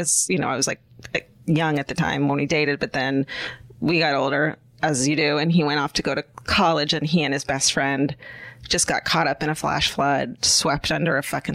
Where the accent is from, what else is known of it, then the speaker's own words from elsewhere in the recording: California, United States; We're from California, you guys. We don't. Rain is cute here.